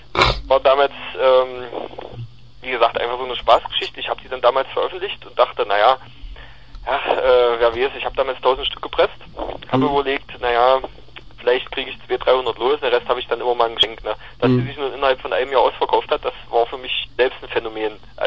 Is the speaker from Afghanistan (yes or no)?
no; Halle, Saxony-Anhalt, Germany; wenn es richtig joscht, also richtig regnet, joscht heißt das ja bei uns in Halle.